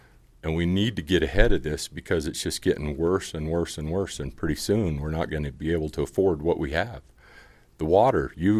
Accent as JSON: {"language": "English", "town": "Cedar City", "region": "Utah", "country": "United States", "tie": "born or raised there", "said": "I'm born and raised in Cedar City my whole life. My grandparents on both sides walked in here when Brigham Young said walk in here."}